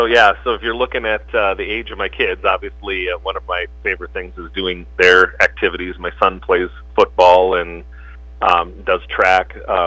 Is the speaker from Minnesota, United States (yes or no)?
yes; Alexandria, Minnesota, United States; Well, I grew up in Alexandria, Minnesota, right in the middle of kind of Lakes Country, central Minnesota.